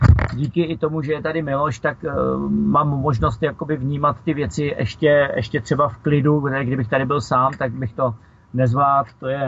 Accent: Prague, Czechia; born there; narodil jsem se na Žižkově

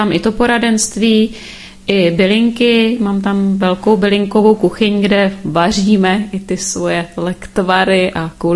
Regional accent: Libice nad Cidlinou, Central Bohemian Region, Czechia; já jsem z Libice nad Cidlinou, mám tam poradenství, firma je Krásná živa

